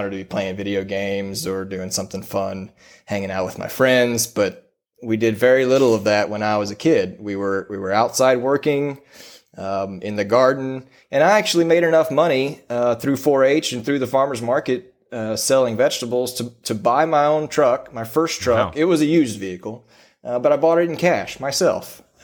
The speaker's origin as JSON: {"language": "English", "town": "Victoria", "region": "Texas", "country": "United States", "tie": "born or raised there", "said": "And so we grew up in Victoria, Texas. Our family had a little 22-acre place outside of town."}